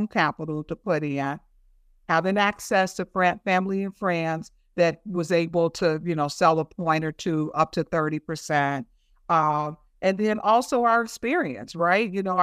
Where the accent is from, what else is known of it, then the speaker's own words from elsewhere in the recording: Chicago, Illinois, United States; I grew up in Roseland, which is a pretty tough community here in Illinois.